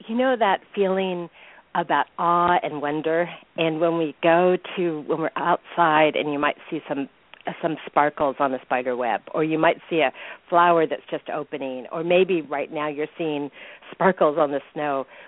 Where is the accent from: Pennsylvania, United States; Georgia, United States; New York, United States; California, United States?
California, United States; now in Maine, United States; when I grew up in California, where I still live, but when I was 18, when I was 17, I was a exchange student in Japan.